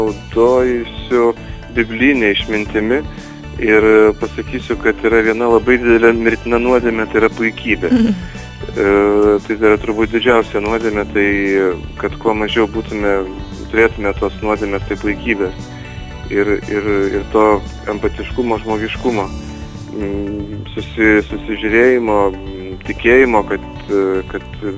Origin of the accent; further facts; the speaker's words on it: Šiauliai, Šiauliai County, Lithuania; didžiuotis, kad mes esame lietuviai, šiauliečiai